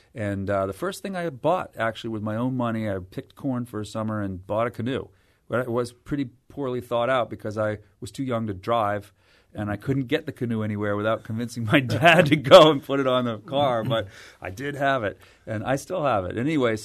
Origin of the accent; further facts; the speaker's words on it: Massachusetts, United States; I am from Massachusetts, mea culpa